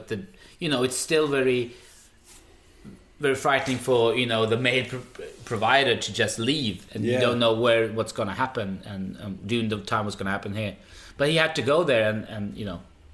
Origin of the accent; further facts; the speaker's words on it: Sweden; first language Swedish; I speak Swedish, of course, my first language, I would say now. English, we did speak a bit English at home as well, you know, mixture, like most Pakistani Indian people do. Then with Urdu, of course, and then Punjabi.